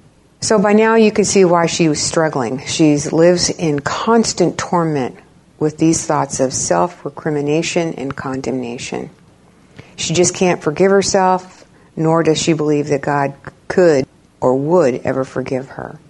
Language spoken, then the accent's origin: English; San Antonio, Texas, United States; I'm on the counseling staff here at Faith Church. I'm from San Antonio originally, and my husband and I moved here in December of 2001